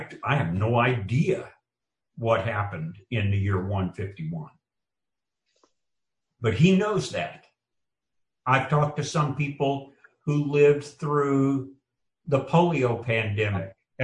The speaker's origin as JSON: {"language": "English", "country": "United States", "said": "I'm an American, and so my view of the world is what has happened in my little corner of it in America."}